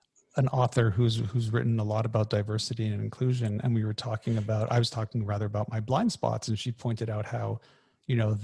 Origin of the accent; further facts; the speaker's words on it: Canada; I'm Canadian.